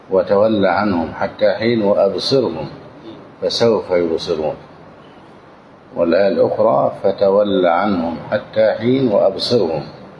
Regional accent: Egypt; تظن في بعض البلدان، في عندنا في مصر يقول لها مسحاء.

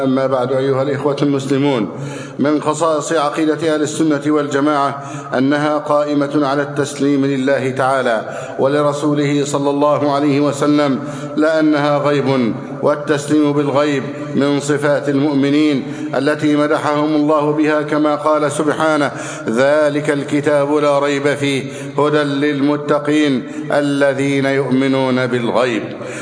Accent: Egypt; اللهم احفظ بلدنا مصر أمنا أمانا، سخاء رخاء

